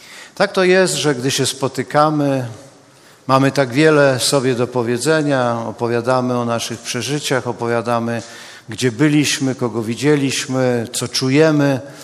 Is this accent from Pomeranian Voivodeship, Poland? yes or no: yes; Gdańsk, Pomeranian Voivodeship, Poland; a ponieważ jestem gdańszczaninem